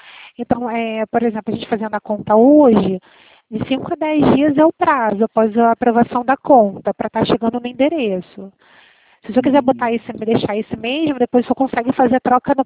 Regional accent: Rio de Janeiro, Brazil; eu sou do Rio de Janeiro

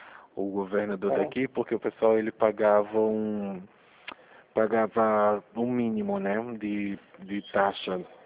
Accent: Pernambuco, Brazil; now in Rio Claro, Brazil; eu falo da cidade de Rio Claro, interior de São Paulo. Eu sou de Pernambuco, mas moro aqui, em São Paulo.

